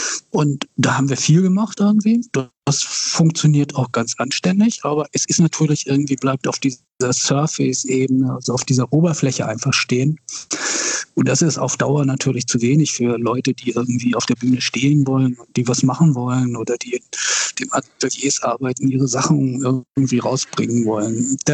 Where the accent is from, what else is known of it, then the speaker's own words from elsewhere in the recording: Hamburg, Germany; Aber ich bin in Wilhelmsburg aufgewachsen irgendwie, also insofern und arbeite eben auch hier.